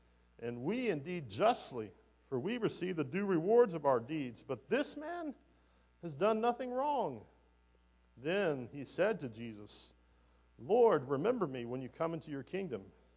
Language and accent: English; Texas, United States; I wasn't born in Texas, but my parents got me here as fast as they could.